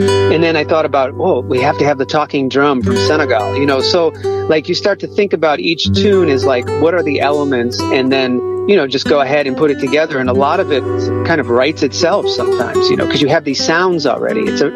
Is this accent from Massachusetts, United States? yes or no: no; Chicago, Illinois, United States; So, you know, I grew up in Chicago.